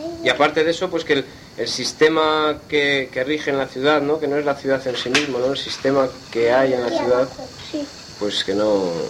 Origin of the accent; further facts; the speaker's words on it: Santander, Cantabria, Spain; also born or lived in Germany; No, yo soy de Santander.